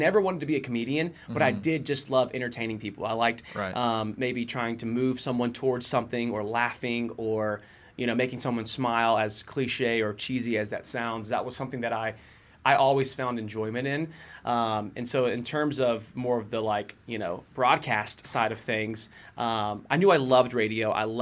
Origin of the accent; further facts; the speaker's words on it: Warner Robins, Georgia, United States; Well, I am from Warner Robins, Georgia, which is about 2 hours south of here, so very small town